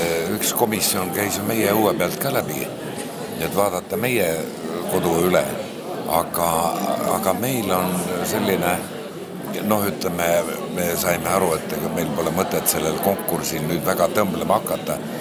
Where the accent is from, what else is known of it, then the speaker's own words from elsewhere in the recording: Saare County, Estonia; now in Muhu, Estonia; 30 ja pool aastat elanud muhus ja seda on kauem, kui omal ajal Saaremaal elasin. Aga no hingest ma olen muidugi saarlane